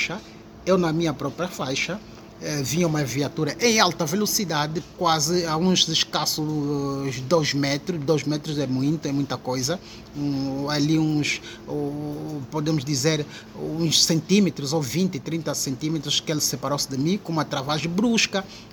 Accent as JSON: {"language": "Portuguese", "country": "Angola", "said": "nós somos angolanos."}